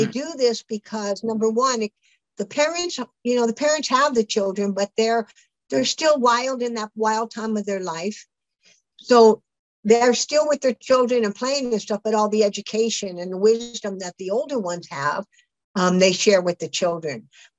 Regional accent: California, United States; I grew up in California.

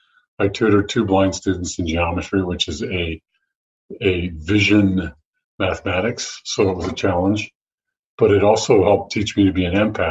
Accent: Monterey, California, United States; born there; I was born in Monterey. She had me for 10 days and then gave me up to an orphanage and adopted 9 months later.

